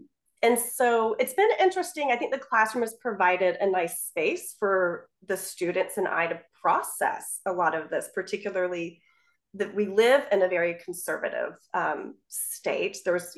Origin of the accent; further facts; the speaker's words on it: Florida, United States; Yeah, I grew up in Florida in the Panhandle. And again, other than my brief time in New York, I've always lived in the South